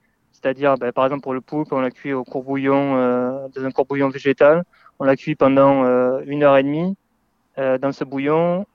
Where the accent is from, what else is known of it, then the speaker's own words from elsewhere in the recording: Castres, Occitanie, France; moved away as an adult; also born or lived in England / Switzerland; j'ai fini par l'apprentissage à un brevet professionnel pendant 2 ans chez moi à Castres, à côté de Toulouse. Et à 19 ans, je suis parti juste après l'apprentissage.